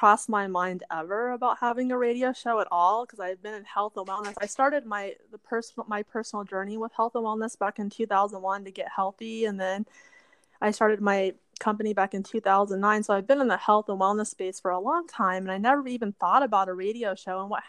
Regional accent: Arizona, United States; the majority of my life, I've lived in Arizona since I was two years old. And I like Arizona a lot.

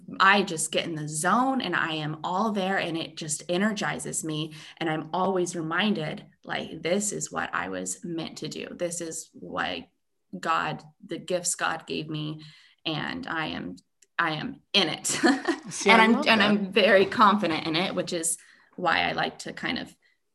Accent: United States; now in Netherlands; And I am an American girl living in the Netherlands. I married a Dutch man and currently living in Southern Holland.

